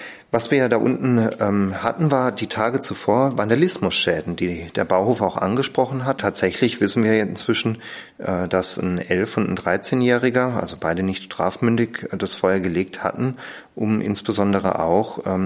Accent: Friedrichsthal, Saarland, Germany; Also ich habe meine Kindheit in Friedrichsthal verbracht, da gab es auch viele Stechmücken.

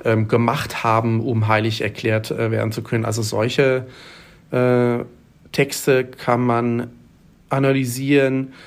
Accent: Netherlands; German is a second language; now in Hamburg, Germany; Spricht sich so aus, weil ich eigentlich aus den Niederlanden komme, oder nicht eigentlich, sondern ich komme aus den Niederlanden

